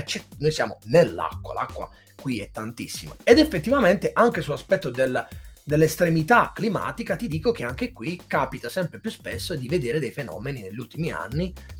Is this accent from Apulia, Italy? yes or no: yes; Apulia, Italy; invece dalle mie parti giù piove di più, voglio dire, in Puglia